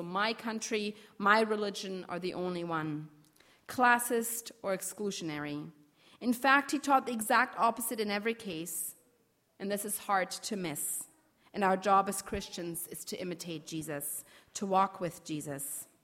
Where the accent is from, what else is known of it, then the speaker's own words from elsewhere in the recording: Germany; I think my growing up in Europe actually has shaped me more.